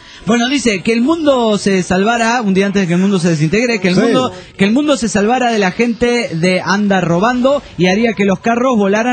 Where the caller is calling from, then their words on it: Tapalqué, Buenos Aires Province, Argentina; les digo que el programa está requete. Bueno, les cuento que soy de Tapalqué, provincia de Buenos Aires, y los escucho a través de Cadena 103.